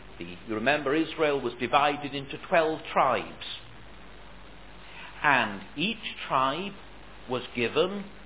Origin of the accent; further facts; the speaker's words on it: United Kingdom; I am glad I'm a Brit. I'm glad I come from Britain.